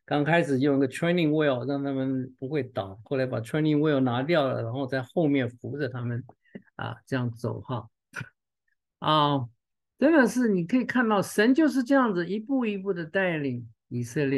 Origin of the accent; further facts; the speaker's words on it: Taiwan; 我记得我小时候在台湾啊，我们家附近是一个农田哈。